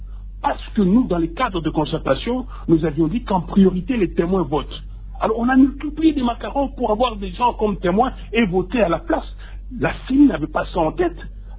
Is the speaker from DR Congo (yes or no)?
yes; DR Congo; je le dis en tant que Congolais.